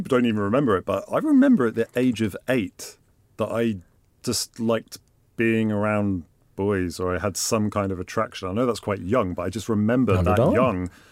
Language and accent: English; Banbury, South East England, United Kingdom; now in London, United Kingdom; So I'm originally from Banbury in Oxfordshire. So I am an Oxfordshire boy. But I've lived in London probably for about 17/18 years, I think now.